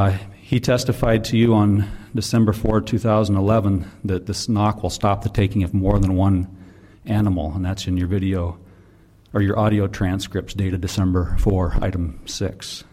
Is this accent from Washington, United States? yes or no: yes; Renton, Washington, United States; from Renton.